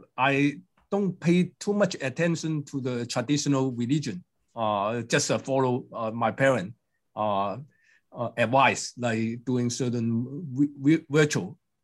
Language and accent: English; Hong Kong; I grew up in Hong Kong.